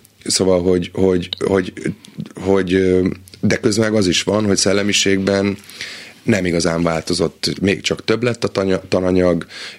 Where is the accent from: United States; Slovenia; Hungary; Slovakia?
United States; azért Amerikában nőttem föl, tehát egészen gyerekkorom óta vágyom vissza